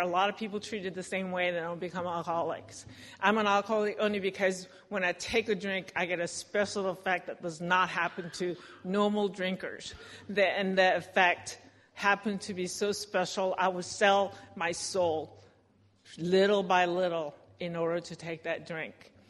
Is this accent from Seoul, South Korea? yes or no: yes; Seoul, South Korea; so I grew up in Seoul, Korea, under set of parents who were, I told you, they were atheists